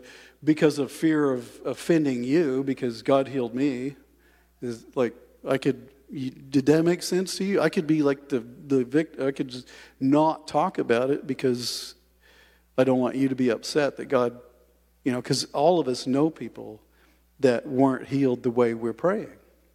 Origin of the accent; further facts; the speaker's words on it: Kansas, United States; You know, I grew up training horses in Kansas.